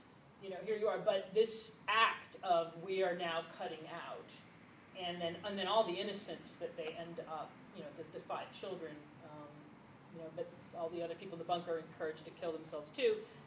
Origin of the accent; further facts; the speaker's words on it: Connecticut, United States; we're from Connecticut.